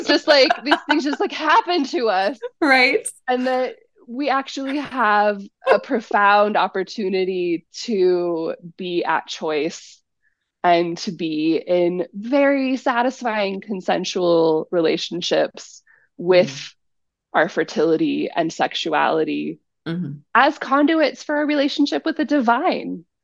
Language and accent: English; Boise, Idaho, United States; I grew up in Boise, Idaho. I've been in some like extremely conservative places with my work.